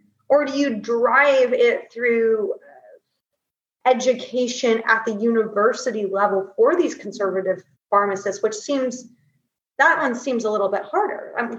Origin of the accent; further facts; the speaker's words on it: United States; just through my own experience growing up in the United States, with kind of healthcare, the doctors that I had